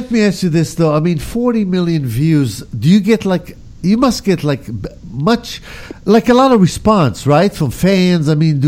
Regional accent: Israel; moved away; Oh, I'm from Israel, actually.

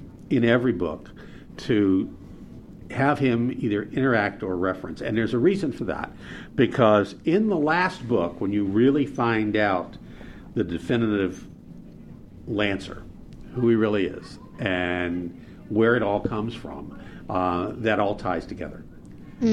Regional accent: Sylmar, California, United States; also born or lived in Pittsburgh; I grew up in San Fernando and Sylmar when we moved out from Pittsburgh.

